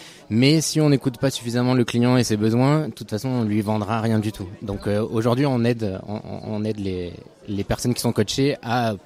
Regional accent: Occitanie, France; il faut dire que je suis originaire de la Lozère

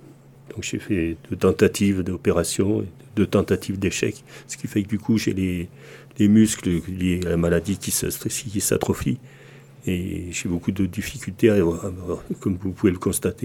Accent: Morocco; je suis marocain, je peux aller à tel endroit, je peux revenir

